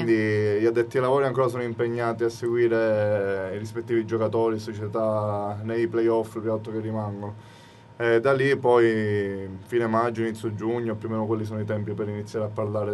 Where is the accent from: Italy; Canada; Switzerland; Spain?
Italy; Palermo, Sicily; da palermitano, comunque cresciuto